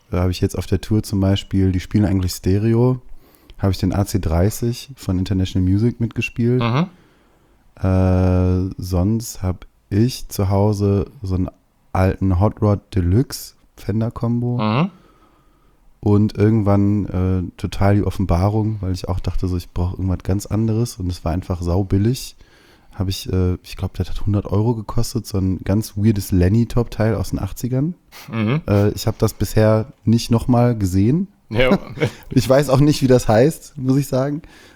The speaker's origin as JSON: {"language": "German", "town": "Essen", "region": "North Rhine-Westphalia", "country": "Germany", "tie": "born or raised there", "lives_now": "Cologne, Germany", "said": "ich habe ewig in Essen gewohnt und bin dann, ich glaube, das war Ende 2017, zum Studium nach Köln gezogen."}